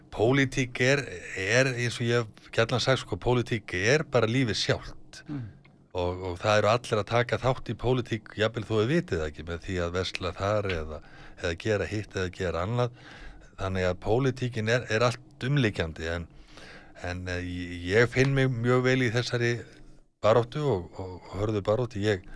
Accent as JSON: {"language": "Icelandic", "town": "Hafnarfjordur", "region": "Capital Region", "country": "Iceland", "tie": "born or raised there", "said": "Ég er að sinna mínum heimabæ og mínu heimafólki og, og afskaplega gaman við og þessa dagan erum við jafnaðamenn í Hafnarfirði"}